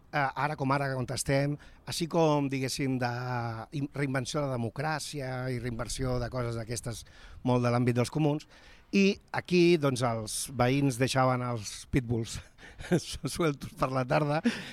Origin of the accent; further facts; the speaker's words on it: Barcelona, Catalonia, Spain; jo m'he criat aquí al costat, al carrer Escòcia